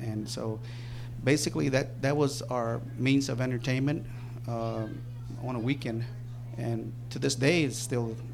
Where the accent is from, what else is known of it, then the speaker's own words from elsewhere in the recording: Michigan, United States; born there; I was born in Michigan, as you can see.